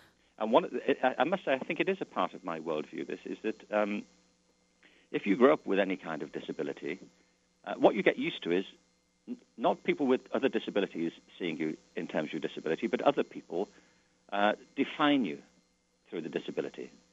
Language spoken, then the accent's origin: English; Liverpool, North West England, United Kingdom; born there; I was born in 1950 in Liverpool, in England. I'm one of seven children.